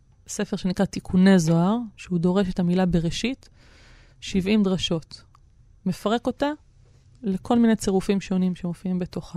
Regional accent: Jerusalem, Jerusalem District, Israel; born there; also born or lived in United States; אני ילידת ירושלים, 1978. עברתי עם הוריי, משפחתי יחסית, הרבה נדודים סביב עבודה של אבי, שצריכה ככה שהות בחול בארצות הברית, 4 שנים לא רצופות

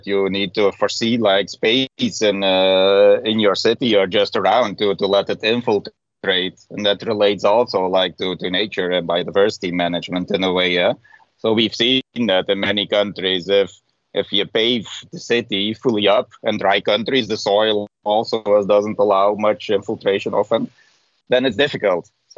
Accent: Belgium; I'm from Belgium

